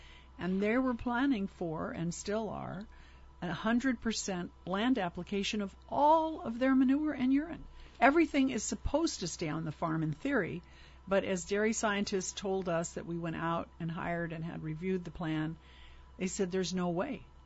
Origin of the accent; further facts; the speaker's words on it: Ookala, Hawaii, United States; and fifth grade. That was our family home in Ookala.